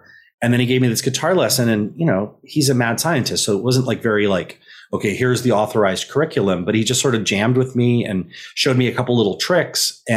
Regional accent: Los Angeles, California, United States; I mean, I'm from Los Angeles, so it wasn't very far, but I came home and we're just kind of done.

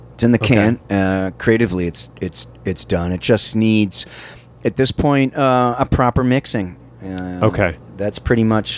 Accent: Massachusetts, United States; But yeah, I'm a masshole, and there's a bus full of massholes up front right now.

